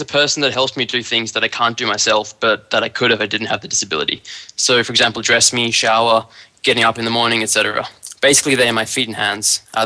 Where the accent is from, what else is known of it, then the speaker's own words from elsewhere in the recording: Melbourne, Victoria, Australia; for APPT Melbourne next week, so I'll have to pay the $3,000 buy-in. I have to play, though. It's my hometown.